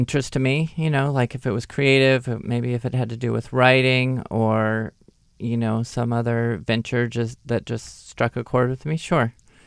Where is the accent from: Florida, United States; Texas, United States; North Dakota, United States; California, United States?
California, United States; Long Beach; now in Pasadena, United States; I grew up in Long Beach. I've lived in urban areas, suburban areas. I live in Pasadena now all my life